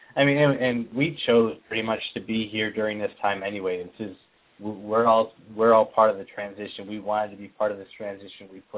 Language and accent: English; New York, United States; Now, if anybody knows, I'm from the East Coast myself. I'm from the New York, upstate New York area. So that's really where I feel at home.